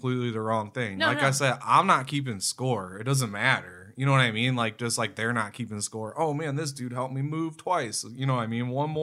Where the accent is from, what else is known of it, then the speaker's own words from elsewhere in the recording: Hartville, Ohio, United States; So, like, I'm from Hartville. This is another little small town, you know.